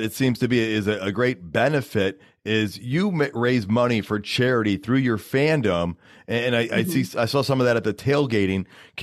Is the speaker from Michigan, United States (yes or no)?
yes; Grand Rapids, Michigan, United States; I grew up in Grand Rapids.